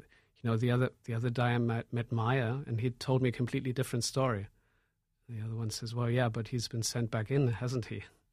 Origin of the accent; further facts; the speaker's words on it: Berlin, Germany; You must see, I come from Berlin.